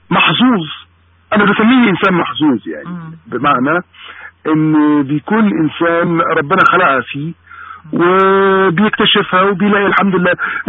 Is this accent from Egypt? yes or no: no; Syria; أنا واحد من أهل سوريا.